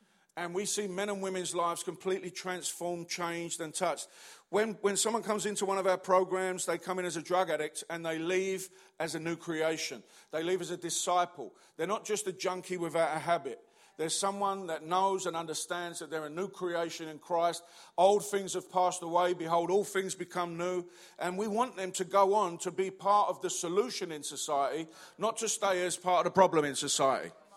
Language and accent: English; London, United Kingdom; I come from the East End.